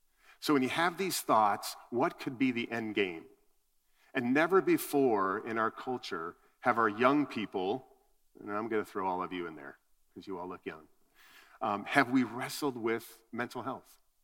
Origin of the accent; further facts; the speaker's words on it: Colorado, United States; Now, we're from Colorado, which is a very dog-friendly place. We're in the mountains.